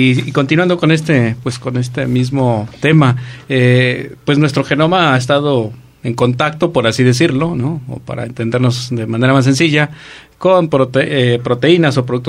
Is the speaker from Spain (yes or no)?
no; Mexico; nosotros como mexicanos